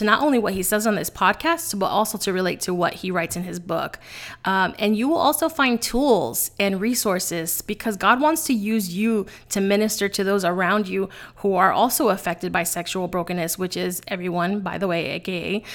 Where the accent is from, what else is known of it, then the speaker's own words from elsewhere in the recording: New York City, New York, United States; I am a sassy Latina. I have been giving people a piece of my mind since growing up in the Bronx